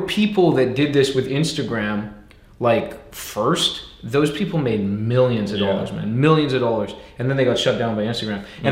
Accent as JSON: {"language": "English", "town": "Winnipeg", "region": "Manitoba", "country": "Canada", "tie": "born or raised there", "said": "Yeah, born and raised in Winnipeg, Canada."}